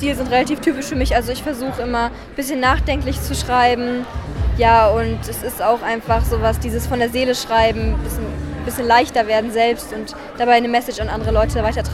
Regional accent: Würzburg, Bavaria, Germany; ich komme aus Würzburg.

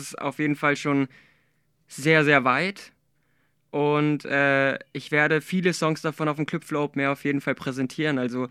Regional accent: Germany; born there; Ich komme auch aus dem Libanon, bin aber hier in Deutschland geboren, also nur mein Ursprung ist libanesisch.

